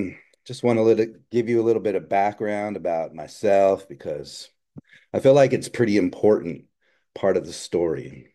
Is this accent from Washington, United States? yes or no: no; Los Angeles, California, United States; where I grew up in my hometown of Los Angeles, California.